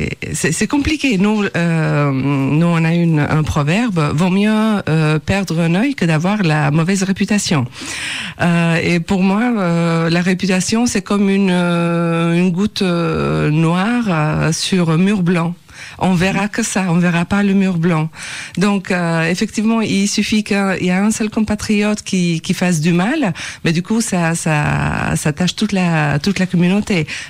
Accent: Elbasan, Elbasan County, Albania; born there; French is a second language; Moi, je suis née à Elbasan. C'est une ville d'environ 100 000 habitants au centre de l'Albanie. Mm-hmm. C'est une ville qui est à 45 km de Tirana et une très belle ville.

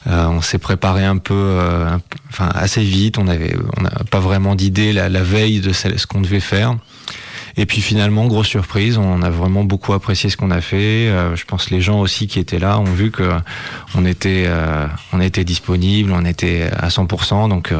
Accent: Vannes, Brittany, France; also born or lived in Compiègne; je suis adopté de Vannes, puisque en fait je suis né à Compiègne, mais après je suis parti avec mes parents en Bretagne, et c'est vrai que c'est là que j'ai fait mon éducation musicale au sein de l'École Nationale de Musique de Vannes

